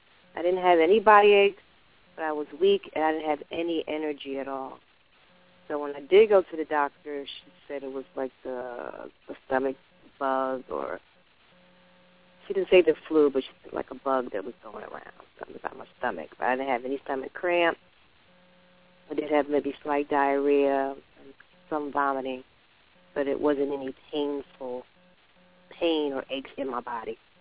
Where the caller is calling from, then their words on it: Lithonia, Georgia, United States; I'm calling in from Lithonia, Georgia.